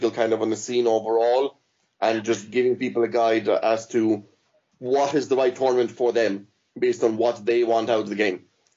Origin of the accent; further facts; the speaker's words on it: Ireland; which to me as an Irishman is just a bizarre concept.